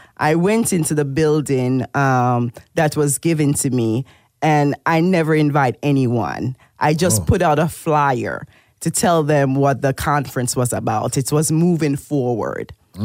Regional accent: Jamaica; Yes, I am from Jamaica.

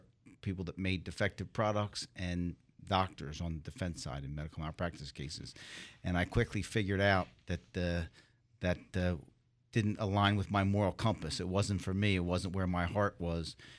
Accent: Philadelphia, Pennsylvania, United States; I'm a kid from Philly. I'm kid from the neighborhood. I was born and raised in Germantown, been in Philadelphia pretty much my whole life other than going away for college.

